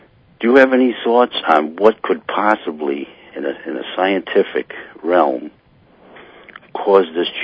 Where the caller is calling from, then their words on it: Rhode Island, United States; I'm calling from Rhode Island.